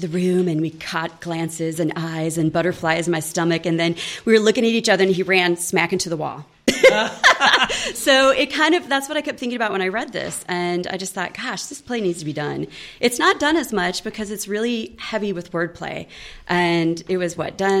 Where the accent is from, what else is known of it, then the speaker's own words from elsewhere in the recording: Midwest, United States; I'm from the Midwest, and you're always like, bring the goulash.